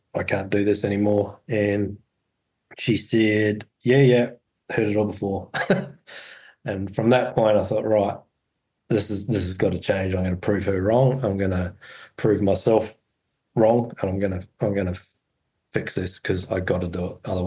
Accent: Australia; I'm 45 now. And I was living in Aussie. I was born and bred in Australia originally, and I was living in Adelaide at the time when I was 18.

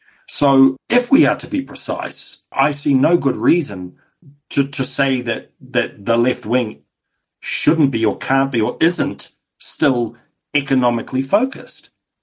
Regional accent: Auckland, New Zealand; my understanding of the right and left growing up in South Auckland in the mid-80s

